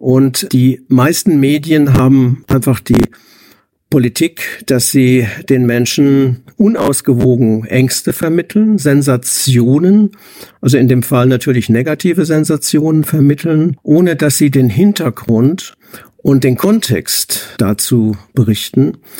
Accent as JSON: {"language": "German", "region": "Rhineland-Palatinate", "country": "Germany", "said": "gerade die Ereignisse aus dem Ahrtal von 2021, ich komme selbst aus der Gegend"}